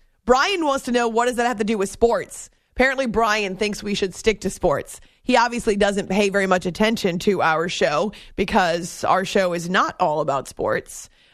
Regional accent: New Hampshire, United States; I grew up in New Hampshire, but it's the White Mountains in New Hampshire and the Green Mountains in Vermont.

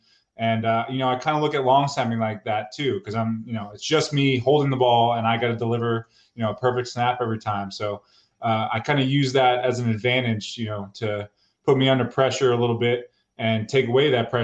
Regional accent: Neptune, New Jersey, United States; born there; also born or lived in Lincroft / Middletown; I was born in Neptune. I lived in Lincroft, New Jersey, Middletown, New Jersey. So about an hour from Philly.

